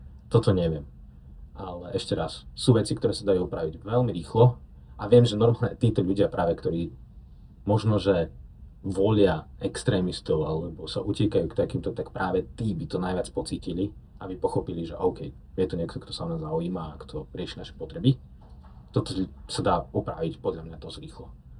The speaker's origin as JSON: {"language": "Slovak", "town": "Záhorce", "region": "Banská Bystrica Region", "country": "Slovakia", "said": "ja pochádzam z obce Záhorce, z okresu Veľký Krtíš, rurálna oblasť, áno, vidiek."}